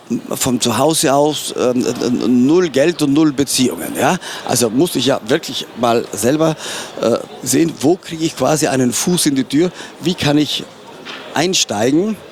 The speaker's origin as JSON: {"language": "German", "region": "Trentino-Alto Adige", "country": "Italy", "tie": "born or raised there", "moved": "as an adult", "said": "Ja, nein, für mich nicht, das war ja meine Heimat."}